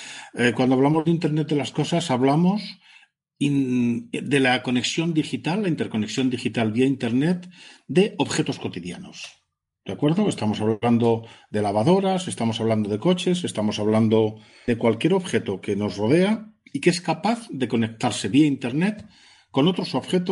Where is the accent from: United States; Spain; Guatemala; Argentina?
Spain; Madrid, Community of Madrid; yo como muchos madrileños que andamos por el centro.